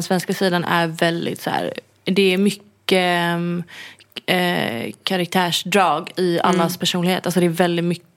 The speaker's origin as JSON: {"language": "Swedish", "country": "Sweden", "said": "Ja, men också jag är svensk."}